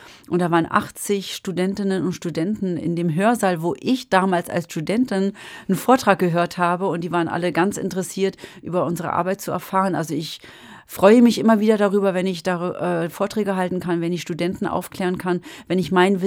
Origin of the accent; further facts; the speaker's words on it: Berlin, Germany; als Berlinerin bin ich natürlich als Kind mit meinen Schwestern, mit meinen Eltern immer wieder ins Gripstheater gegangen